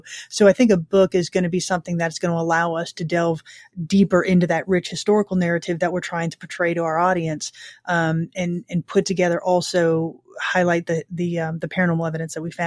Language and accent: English; Ocala, Florida, United States; You know, I'm actually from Ocala, which is north of Orlando.